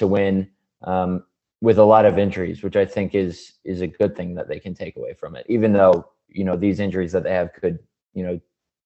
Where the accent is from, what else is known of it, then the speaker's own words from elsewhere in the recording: United States; I'm from the New York City, Connecticut area.